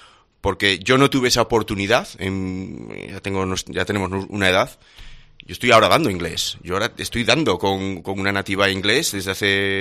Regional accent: Navarre, Spain; yo ahora, si quiero opositar para mi tierra, para Navarra, yo no he tenido la oportunidad de aprender euskera

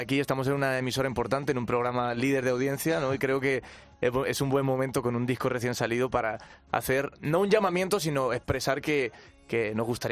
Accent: Rivas-Vaciamadrid, Community of Madrid, Spain; Yo somos de Rivas, hacia Madrid.

